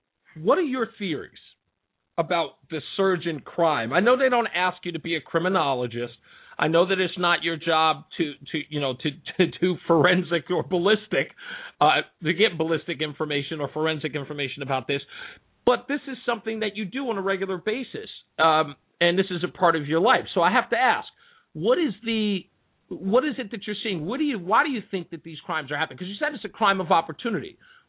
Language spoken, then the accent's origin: English; Queens, New York, United States; I'm from Hollis, Queens. I'm from … town. I'm from Stephen A. Smith town.